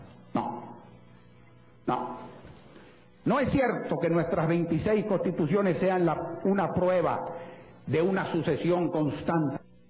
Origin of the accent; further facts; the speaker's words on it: Venezuela; He dejado hablar al venezolano angustiado que tengo dentro, porque no somos pocos los venezolanos que estamos angustiados